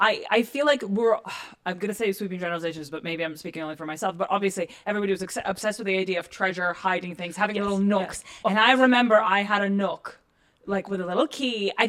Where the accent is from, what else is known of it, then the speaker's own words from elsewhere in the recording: Russia; I am from Russia. I was born and raised in Russia.